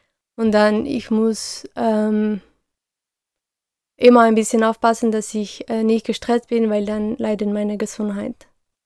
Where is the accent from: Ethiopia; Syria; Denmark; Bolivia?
Bolivia; La Paz; German is a second language; also born or lived in Spain; now in Leipzig, Germany; In Leipzig wohne ich schon 3 Jahre. Also sind zwischen La Paz, meine Heimatstadt, und Leipzig ungefähr 10.700 Kilometer. Meine Familie ist teilweise in der Welt verteilt, aber meistens in Bolivien.